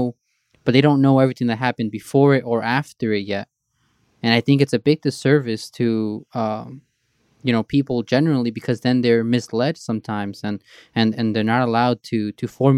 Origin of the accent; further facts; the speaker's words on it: Brooklyn, New York, United States; I grew up in Sunset Park on 8th Avenue.